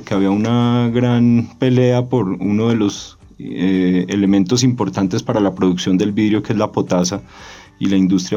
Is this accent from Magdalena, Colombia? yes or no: no; Pasto, Nariño, Colombia; now in Bogotá, Colombia; Yo soy de Pasto originario y mi familia pues por parte de mi papá es nariñense, por parte de mi mamá es huilense